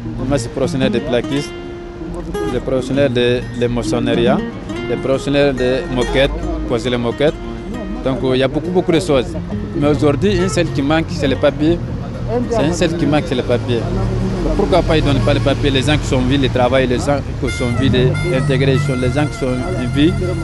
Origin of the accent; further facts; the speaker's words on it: Gambia; Moi, je viens de Gambie.